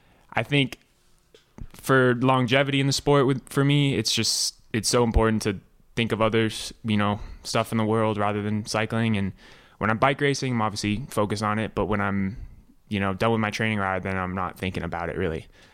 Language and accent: English; Durango, Colorado, United States; Just growing up in Durango and, you know, following the footsteps of all those, legends and Durango Devo growing up.